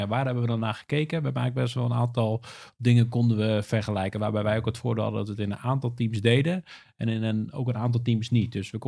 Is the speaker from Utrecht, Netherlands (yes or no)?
yes; Houten, Utrecht, Netherlands; Ik kom uit Houten, daar ben ik geboren en getogen.